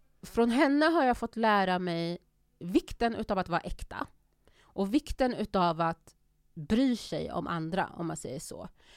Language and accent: Swedish; Sweden; Så för mig är Sverige mer eller mindre det enda jag har känt till. Mm. Även om jag inte 100% ser mig som svensk. Eller jo, så här. Jag är svensk, men jag är också gambian.